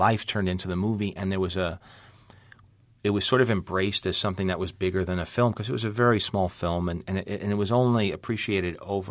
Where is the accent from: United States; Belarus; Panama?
United States; Forest Hills, New York; And I lived in New York, so I knew I grew up in Forest Hills, and Peter Parker was from Forest Hills.